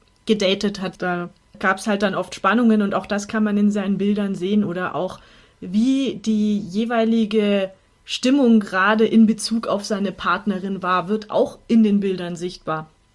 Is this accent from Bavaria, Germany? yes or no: yes; Munich, Bavaria, Germany; Was uns als Münchner ja besonders interessiert